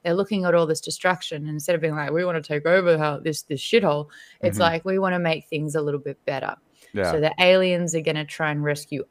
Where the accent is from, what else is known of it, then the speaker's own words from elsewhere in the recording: Australia; as an Australian